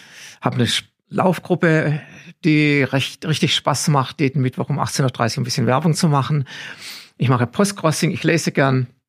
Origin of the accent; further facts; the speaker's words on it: Baden-Württemberg, Germany; ich komme aus Baden-Württemberg, ich bin Württemberger, bin natürlich auch nicht unbedingt die rheinische Frohnatur.